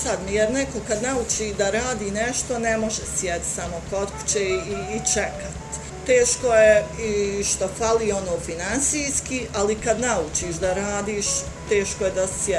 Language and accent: Bosnian; Kakanj, Federation of Bosnia and Herzegovina, Bosnia & Herzegovina; dolazim iz Kaknja. Živim u prigradskom području, 2 km od Kaknja.